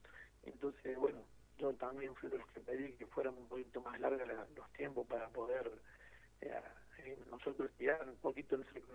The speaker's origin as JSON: {"language": "Spanish", "region": "San Luis", "country": "Argentina", "said": "somos varios equipos, somos de San Luis, entonces sí."}